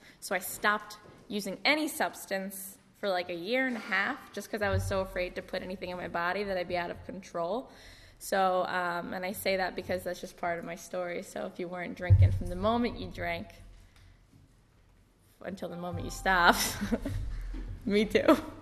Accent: Long Island, New York, United States; Before that, I grew up on Long Island. I'm from a really big family. I have 7 siblings.

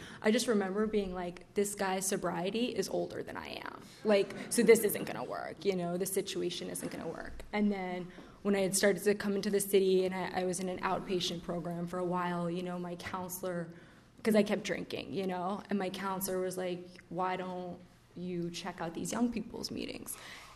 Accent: Brooklyn, New York, United States; Like I said, I'm from Brooklyn, born and raised.

